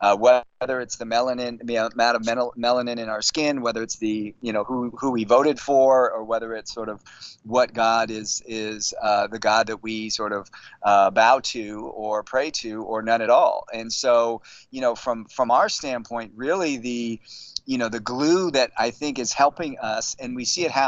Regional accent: San Francisco, California, United States; my background, born and raised in San Francisco, spent many, many years, really from the age of 6 or 7 on, being concerned about the environment

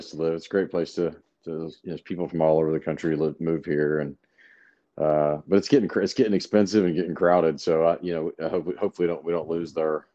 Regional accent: Memphis, Tennessee, United States; now in Nashville, United States; No, I'm from Memphis, about 200 miles away, and then went to school in Knoxville

